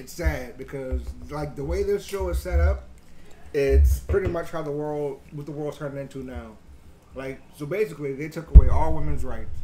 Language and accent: English; New Orleans, Louisiana, United States; also born or lived in Hawaii; 8-year Marine Corps vet, born and raised in New Orleans, lived in Hawaii for a bit, now I came back home